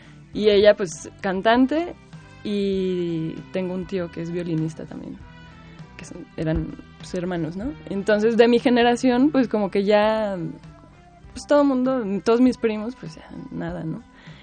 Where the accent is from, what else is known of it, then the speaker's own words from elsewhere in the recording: Guadalajara, Jalisco, Mexico; Pues sí, yo soy tapatía, estudié allá